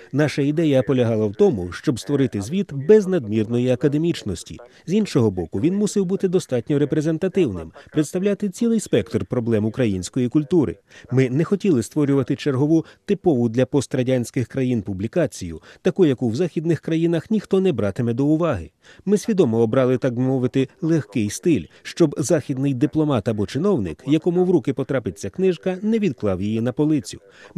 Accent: Poland; Ukrainian is a second language; Хочу наголосити, що ми, поляки, надали слово українським авторам

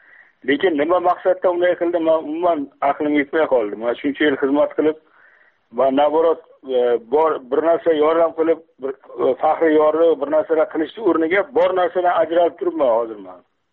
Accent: Tajikistan; now in Uzbekistan; Tojikiston Respublikasidan ko'chib kelganmiz 92 yilda. 92 yildan hozirga qadar O'zbekistonda yashaymiz. Shu yerda o'qiganman.

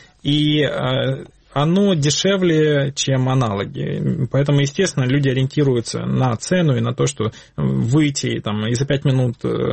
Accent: Sevastopol, Ukraine; Поскольку я из Севастополя сам

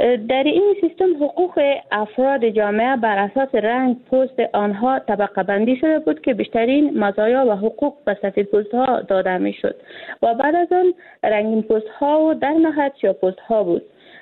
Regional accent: Afghanistan; ما یک افغان هستیم، یک افغانستان است.

